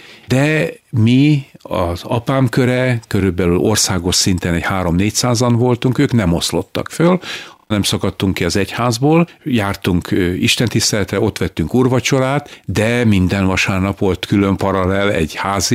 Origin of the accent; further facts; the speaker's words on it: Békéscsaba, Békés, Hungary; born there; Békés Csabán születtem 11. gyermekként, szüleim hívő emberek voltak